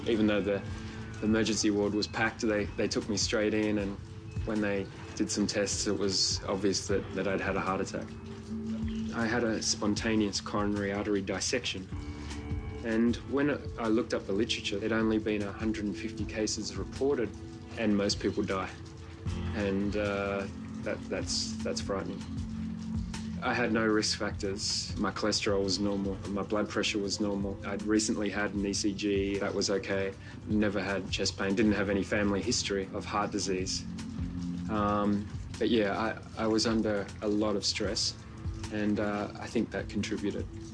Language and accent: English; Sydney, New South Wales, Australia; I'm from Sydney, Australia.